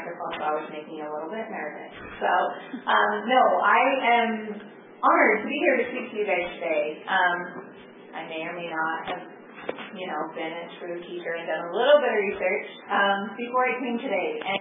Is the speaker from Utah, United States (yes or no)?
yes; West Valley City, Utah, United States; I have lived in Utah my entire life. I grew up in West Valley City.